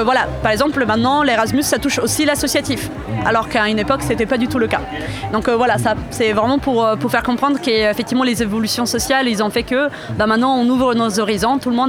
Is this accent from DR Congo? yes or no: no; Italy; French is a second language; also born or lived in Iceland / Denmark / Netherlands / Belgium; now in France; Moi, je suis italienne de base. Après 10 ans à Strasbourg, j'ai emménagé ici parce que je travaille, et pour du travail.